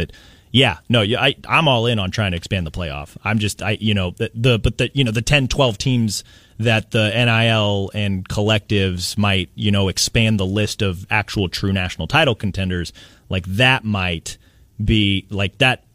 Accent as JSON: {"language": "English", "town": "Kansas City", "region": "Missouri", "country": "United States", "tie": "born or raised there", "said": "growing up in Kansas City, we didn't have a hockey team."}